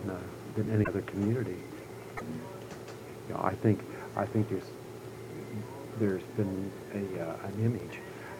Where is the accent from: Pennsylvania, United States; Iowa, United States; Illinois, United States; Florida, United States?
Pennsylvania, United States; Farrell; being born and raised in Farrell and the recreational facilities that I knew as a child